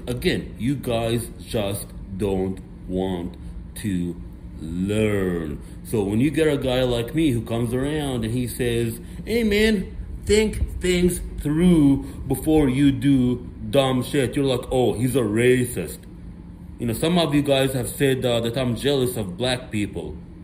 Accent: Egypt; I was born in Africa. My DNA is 15% black. Myron Gaines, who I personally met, me and him, we're pretty much from the same country. I'm from Egypt.

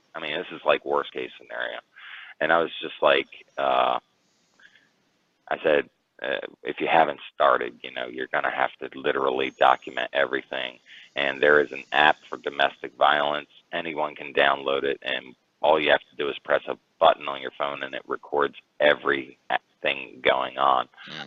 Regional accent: Baltimore, Maryland, United States; I grew up in Brooklyn, Baltimore. It's a really rough area.

